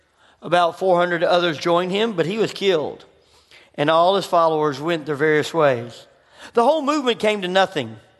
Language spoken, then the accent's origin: English; Memphis, Tennessee, United States; I grew up in Memphis. It's a tough place.